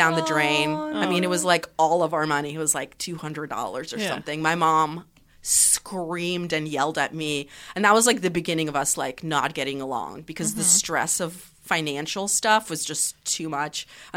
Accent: Russia; when I was a little kid growing up in Russia

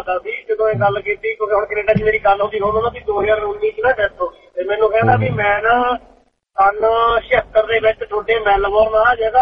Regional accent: Kamalpura, Punjab, India; ਮੇਰਾ ਪਿੰਡ ਹੈਗਾ ਕਮਾਲਪੁਰਾ ਜ਼ਿਲ੍ਹਾ ਜਗਰਾਉਂ ਦੇ ਵਿੱਚ

